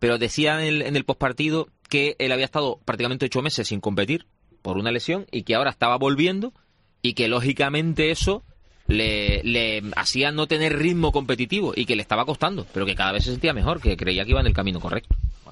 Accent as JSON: {"language": "Spanish", "region": "Canary Islands", "country": "Spain", "said": "Nosotros somos canarios."}